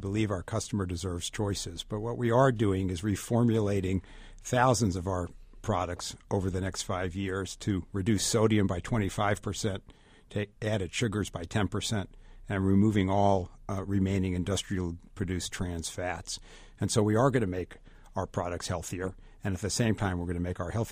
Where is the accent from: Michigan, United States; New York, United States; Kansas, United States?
New York, United States; Queens; I'm from New York. I grew up in Queens. My mom's still there in the house I grew up in.